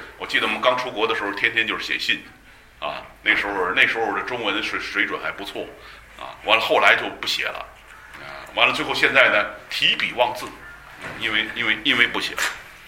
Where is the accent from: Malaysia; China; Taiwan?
China; 那我们中国人有古老的诗歌